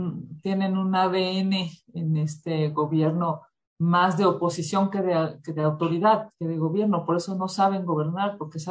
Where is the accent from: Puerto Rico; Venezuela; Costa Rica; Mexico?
Mexico; Mexico City; Yo soy de aquí de la Ciudad de México y llevo más de 20 años haciendo política